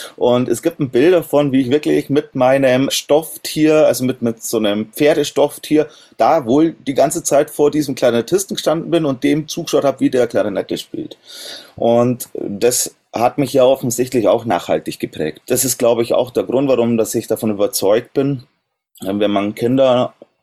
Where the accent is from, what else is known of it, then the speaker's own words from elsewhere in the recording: Rosenheim, Bavaria, Germany; Ich komme eigentlich aus der Gegend Rosenheim